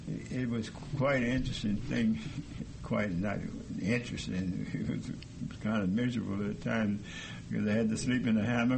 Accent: New Orleans, Louisiana, United States; I was born in 1920. In New Orleans, Louisiana, and I was one of three children. I grew up in New Orleans and married at an early age, 19 years old

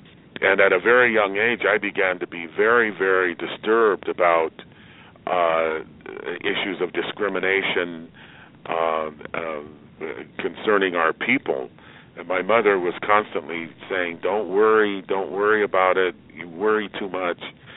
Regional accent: Pueblo, Colorado, United States; I grew up in Pueblo, Colorado, which, frankly speaking, wasn't such a bad place for black people to be. It's a working class town. There's a steel mill there.

